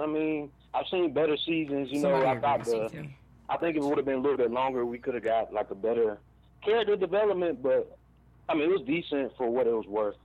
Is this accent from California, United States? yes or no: no; Statesboro, Georgia, United States; I'm from Statesboro, Georgia.